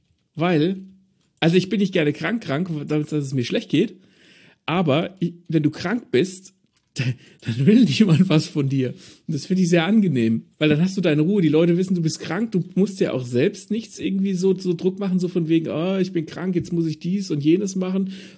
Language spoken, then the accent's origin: German; Germany; oh Gott, ich bin Deutscher, ich muss irgendwas mit meiner Zeit anfangen oder die anderen Deutschen gucken auf mich hernieder